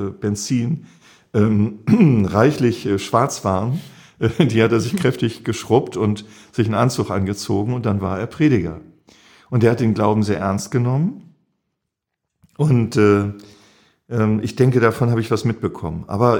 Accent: Schleswig-Holstein, Germany; ich bin auf dem Dorf groß geworden, in Schleswig-Holstein. Und das in einer sehr, sehr frommen Familie.

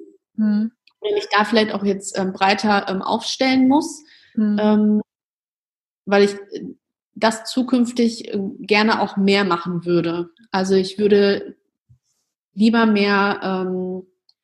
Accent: Münster, North Rhine-Westphalia, Germany; Ich mag auch meine Heimatstadt da irgendwie total gerne. Also ich liebe halt zum Beispiel auch dieses einfache Fahrradfahren in Münster.

